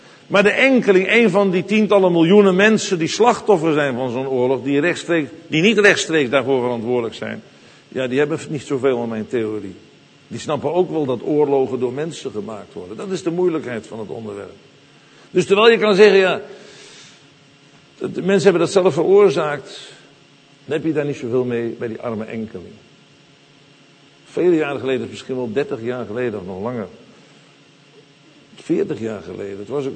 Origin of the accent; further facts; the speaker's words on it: Netherlands; als Hollander hou je je maar een beetje gedijst.